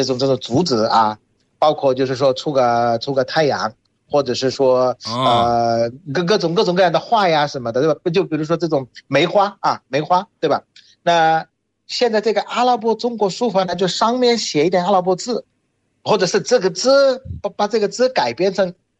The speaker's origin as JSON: {"language": "Chinese", "country": "Bangladesh", "second_language": "Chinese", "said": "大家好，我是来自于孟加拉国的"}